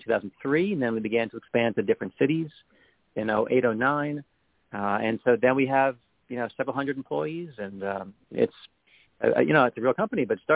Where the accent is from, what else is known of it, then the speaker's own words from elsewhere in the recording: Atlanta, Georgia, United States; and I call from the 404. And yeah. It's my hometown. I grew up here and been here for many years.